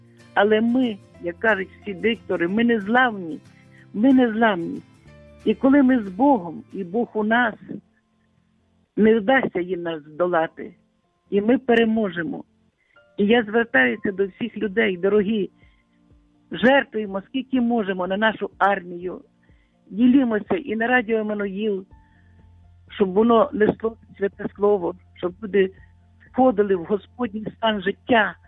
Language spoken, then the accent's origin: Ukrainian; Lviv, Lviv Oblast, Ukraine; ми, львів'яни, і, думаю, вся Україна